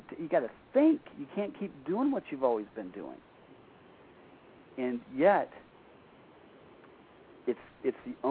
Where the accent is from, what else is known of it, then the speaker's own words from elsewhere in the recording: Flint, Michigan, United States; I grew up in Michigan. I grew up in a city that was the home of General Motors, a little city called Flint, Michigan.